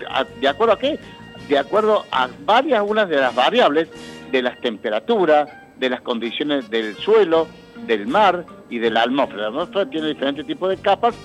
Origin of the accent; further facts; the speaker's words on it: Córdoba, Argentina; Cordobés nativo y por opción, sí, soy bien cordobés.